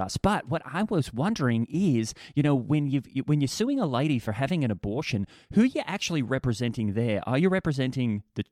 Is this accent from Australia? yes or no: yes; Australia; I'm from Australia